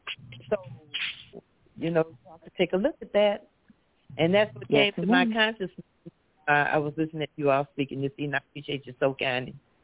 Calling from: Flint, Michigan, United States; calling from Flint, Michigan.

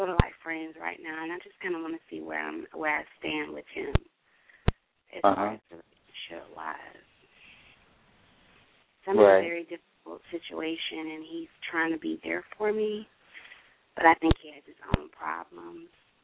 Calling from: Florida, United States; I'm calling from Florida.

